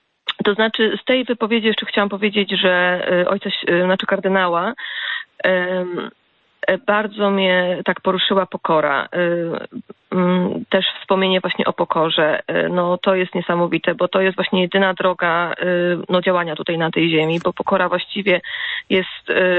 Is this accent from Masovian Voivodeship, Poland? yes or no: yes; Masovian Voivodeship, Poland; my jesteśmy z okolic Warszawy